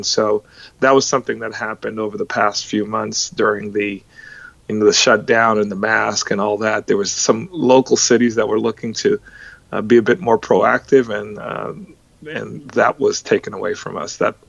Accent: New York, United States; now in Texas, United States; So, you know, I'm from New York, and I had visited my mother who still lives in New York

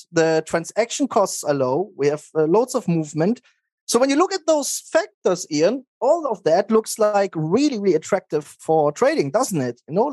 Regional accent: Germany; So my mom is German and my dad is Iranian. That's where my name comes from. So I grew up in Germany. I went to high school there.

